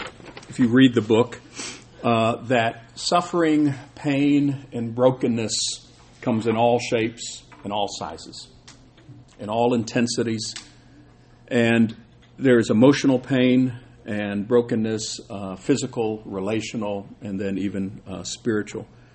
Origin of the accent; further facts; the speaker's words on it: Seoul, South Korea; I grew up in Korea. I was born in 1959 in Seoul, which is now kind of in the news, interestingly enough.